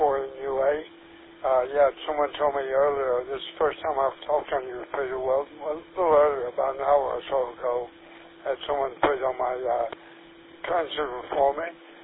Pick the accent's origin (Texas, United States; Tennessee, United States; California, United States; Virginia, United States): Virginia, United States; Danville; also born or lived in Charlottesville; Okay, well, I used to travel up and down 29 quite a bit. My hometown is Danville, Virginia. I used to live in Charlottesville.